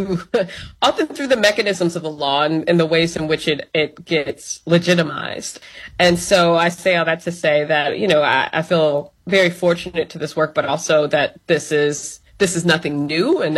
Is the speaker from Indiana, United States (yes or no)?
yes; Gary, Indiana, United States; several years later, growing up in Gary, I was trying to make sense of the progression of the city